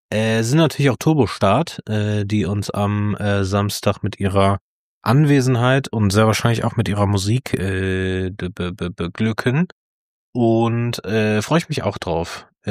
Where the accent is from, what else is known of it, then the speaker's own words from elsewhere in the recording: Heidelberg, Baden-Württemberg, Germany; born there; Und die kommen aus meiner Geburtsstadt, aus Heidelberg.